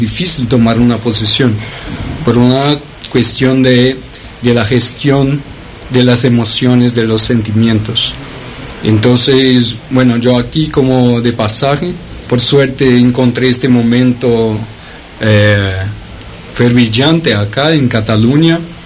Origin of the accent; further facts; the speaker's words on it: Brazil; Spanish is a second language; now in Spain; yo soy de Brasil. Agradezco por este espacio abierto acá. Entonces, perdóname por mi español un poco flaco